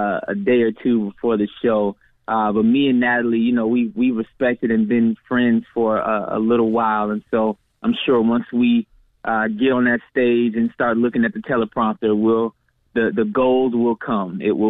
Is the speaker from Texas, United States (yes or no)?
no; Chicago, Illinois, United States; now in Los Angeles, United States; Yeah, actually, I'm from Chicago. I'm in L.A. now, living out here for the past couple of years just to get a little more sun in the wintertime. But I'm always going to have Chicago in my heart.